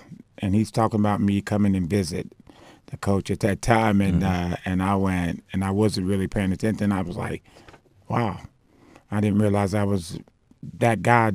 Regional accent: Bowling Green, United States; born there; also born or lived in Indianapolis; Well, actually, on the birth certificate, I was born in Bowling Green, mm-hmm. but we spent a lot of time in Indianapolis.

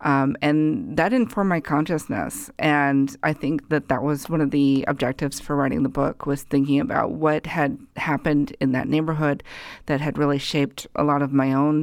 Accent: San Francisco, California, United States; So I think growing up in San Francisco, I had a sort of impression of Latino identities being created in the Mission

